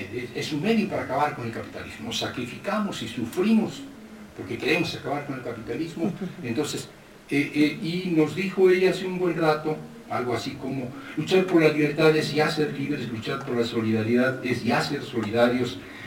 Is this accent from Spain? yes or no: no; Mexico; Somos estos mexicanos